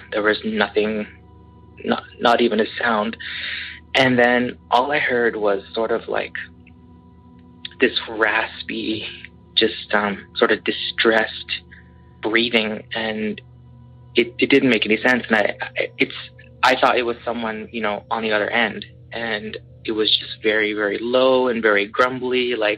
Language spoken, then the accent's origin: English; Edmonton, Alberta, Canada; I'm actually from Edmonton, Alberta, Canada.